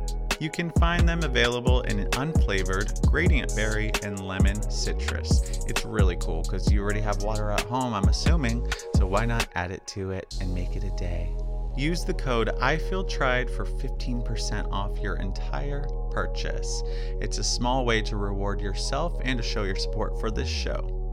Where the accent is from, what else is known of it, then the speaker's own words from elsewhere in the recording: California, United States; And you know I love a strawberry. I'm from Ventura County. Shout out.